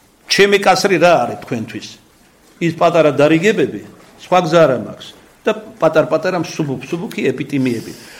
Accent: Kartli, Georgia; მაპატეთ ქართლელი ვარ, ჩემს ქართლელობას, ტეტიაობას მიაწერეთ.

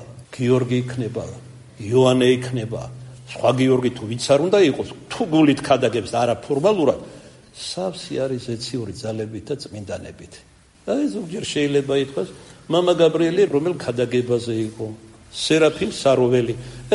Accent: Kartli, Georgia; მე ქართლელი ვარ

